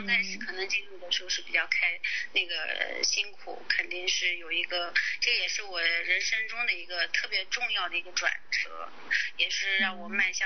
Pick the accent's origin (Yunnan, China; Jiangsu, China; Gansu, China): Gansu, China; Jiuquan; 在你也知道我是甘肃人啊